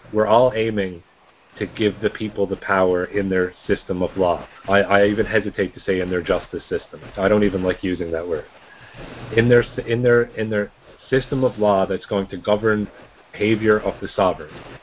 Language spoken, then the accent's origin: English; Newfoundland and Labrador, Canada; I'm from Newfoundland, but I'm here representing the Alberta team, which would be a western province.